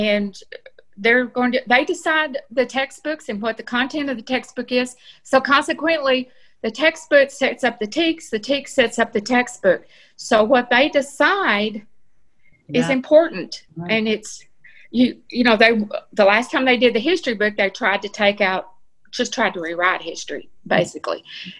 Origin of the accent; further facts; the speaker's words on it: Texas, United States; We moved out to Fannin County 3 years ago from Ellis County, which I was born and raised in Ellis County.